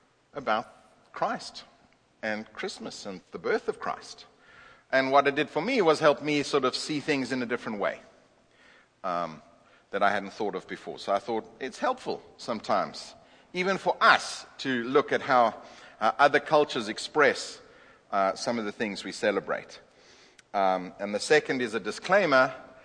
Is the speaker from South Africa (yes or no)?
yes; South Africa; moved away; because I came from South Africa. I'd never heard it before